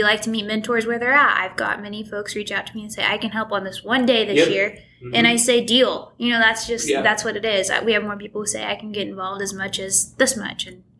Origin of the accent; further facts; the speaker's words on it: Kansas, United States; now in Manhattan, United States; I'm from Western Kansas. I'm in Manhattan now.